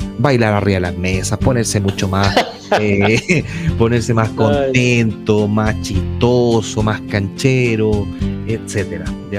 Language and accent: Spanish; Chile; en el caso de nosotros los chilenos que celebramos nuestras fiestas patrias el 18 de septiembre